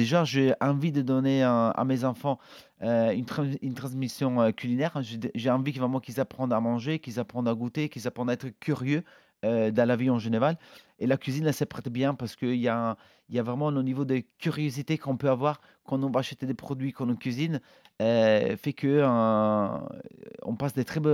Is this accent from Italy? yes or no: yes; Italy; Mais moi, même si on est italien, on mange pas forcément autant